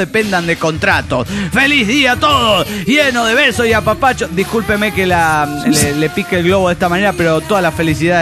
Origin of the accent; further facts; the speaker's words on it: Chilpancingo, Guerrero, Mexico; de Chilpancingo.